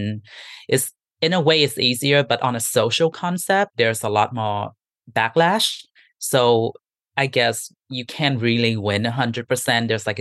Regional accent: Vietnam; I grew up in Vietnam in a household biracial. Like my dad is Chinese, my mom is Vietnamese

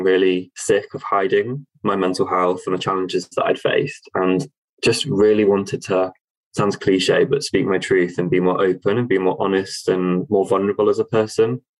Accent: Worcester, West Midlands, United Kingdom; So I grew up in Worcester in the Midlands. So yeah, quite a decent sized city, I would say. A nice place to grow up. But ultimately, I went to university at Birmingham. And then for opportunities, I moved to the South to start my career.

